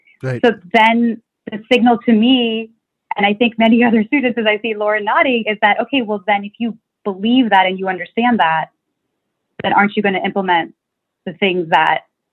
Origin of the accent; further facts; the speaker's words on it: United States; I grew up here in Montgomery County. I went to Capesburg High School. Like it was always my dream to be in my community.